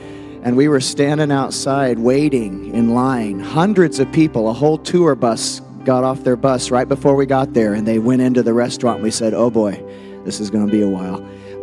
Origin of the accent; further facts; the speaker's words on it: Rochester, Illinois, United States; moved away as an adult; also born or lived in California; And I grew up here. I grew up in Rochester. So, I don't know, 20, 21, 22 years of my life were in Central Illinois.